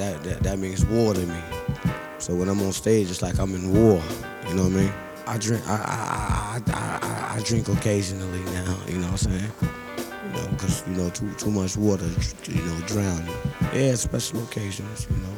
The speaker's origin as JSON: {"language": "English", "country": "United States", "said": "So it's like, I'm an Indian. I need my fire water."}